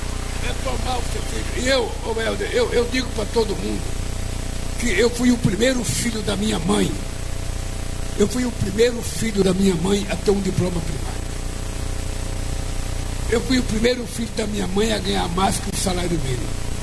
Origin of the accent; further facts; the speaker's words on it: Pernambuco, Brazil; born there; eu nasci num lugar muito pobre em Pernambuco. E lá a maioria das crianças morriam antes de completar 5 anos de idade, de fome.